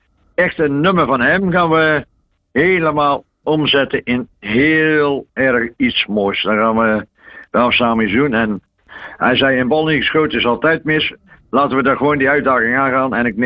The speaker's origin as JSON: {"language": "Dutch", "town": "'s-Hertogenbosch", "region": "North Brabant", "country": "Netherlands", "tie": "born or raised there", "said": "Ik kom uit Den Bosch. Voor jullie, 's-Hertogenbosch natuurlijk. En ja, geboren en getogen Bossenaar."}